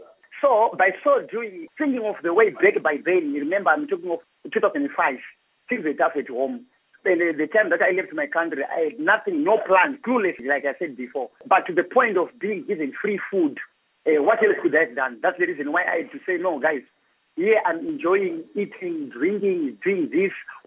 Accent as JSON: {"language": "English", "town": "Chivi", "region": "Masvingo", "country": "Zimbabwe", "tie": "born or raised there", "said": "I grew up in Chibi, and my education I did it in Shurugwi, under Gweru."}